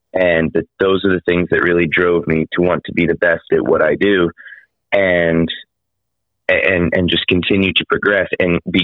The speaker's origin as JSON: {"language": "English", "town": "Nashville", "region": "Tennessee", "country": "United States", "tie": "born or raised there", "said": "I was born in Nashville, mm-hmm. and my parents owned a restaurant in Nashville, and it was called the Nashville Palace."}